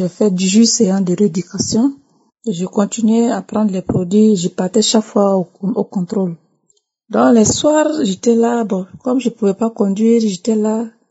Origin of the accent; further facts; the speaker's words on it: Burkina Faso; de l'émission Kangoka. Je suis une Burkinabé vivant au Burkina Faso.